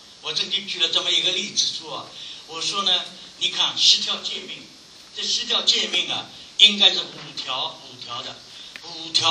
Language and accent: Chinese; China; 因为我们中东方人的思想跟犹太人思想非常接近